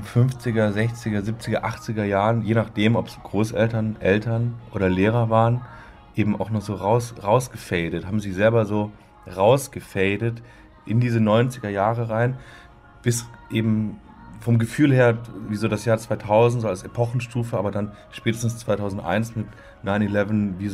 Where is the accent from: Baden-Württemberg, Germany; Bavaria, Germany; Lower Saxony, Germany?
Bavaria, Germany; Augsburg; Ich bin aus dem Süden, aber genau.